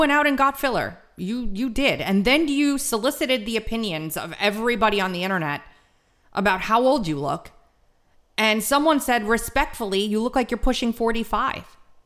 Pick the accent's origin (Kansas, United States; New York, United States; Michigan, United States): New York, United States; This, I am Italian from New York, okay?